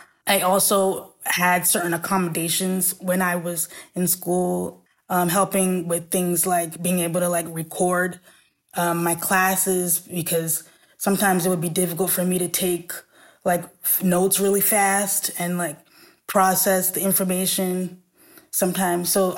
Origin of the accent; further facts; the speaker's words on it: New Jersey, United States; So I'm from New Jersey originally, and New Jersey has a program